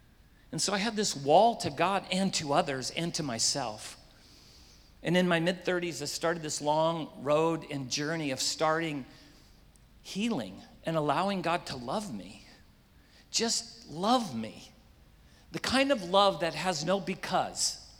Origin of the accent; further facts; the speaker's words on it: South Africa; We are from South Africa, so we're African Americans, as you can tell.